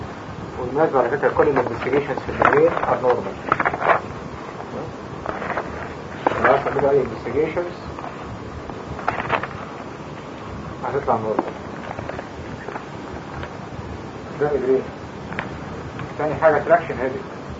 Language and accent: Arabic; Egypt; احنا يا جماعة كمصريين دلوقتي احنا قريبين من بعض